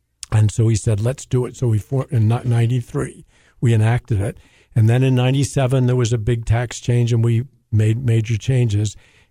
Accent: Baltimore, Maryland, United States; I grew up in Baltimore, Maryland

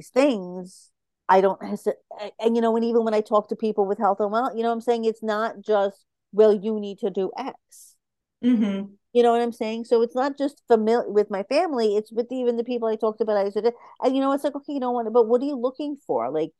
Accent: Brooklyn, New York, United States; Listen, I'm from Brooklyn. Like, we literally go from 0 to 500, like, instantly.

